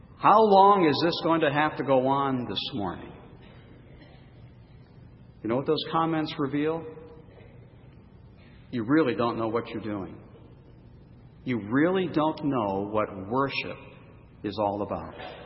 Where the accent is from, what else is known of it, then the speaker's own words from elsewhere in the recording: New England, United States; That might not mean a lot to you, but I grew up in New England and I knew who he was.